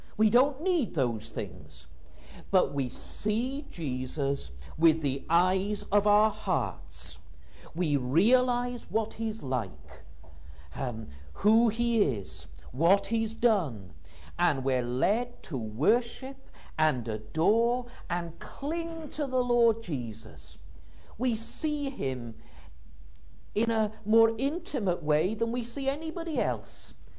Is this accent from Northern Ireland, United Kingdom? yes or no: no; Wales, United Kingdom; the church where I grew up in North Wales.